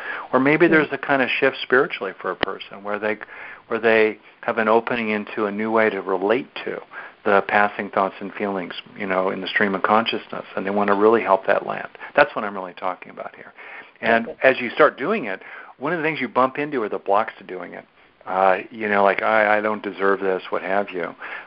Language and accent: English; United States; certainly in America, my home country